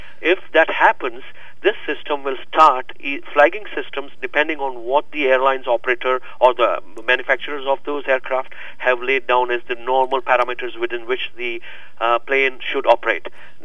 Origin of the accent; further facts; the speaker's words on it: India; moved away as an adult; also born or lived in England / Saudi Arabia; I'm originally from India. I went to England to study accountancy. From there, I picked up a job in Saudi Arabia